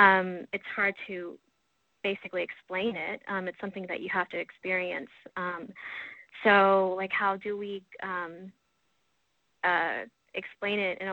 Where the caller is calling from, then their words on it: Houston, Texas, United States; I'm calling in from Houston this morning